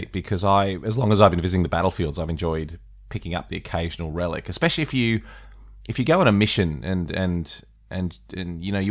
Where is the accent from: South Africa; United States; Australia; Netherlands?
Australia; especially as an Australian.